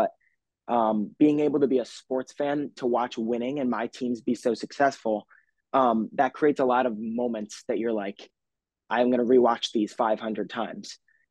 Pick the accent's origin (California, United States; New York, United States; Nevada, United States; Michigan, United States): New York, United States; Vestal; So I am from Vestal, New York. That's upstate New York, about an hour south of Syracuse.